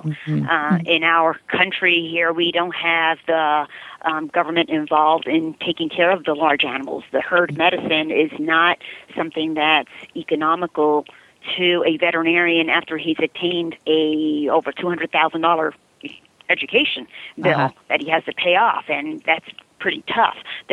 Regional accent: Bronx, New York, United States; growing up in the Bronx, I've always wanted animals, and we never could.

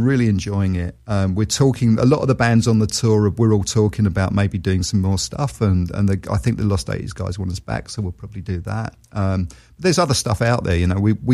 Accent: London, United Kingdom; I do love London. I'm a Londoner, always will be.

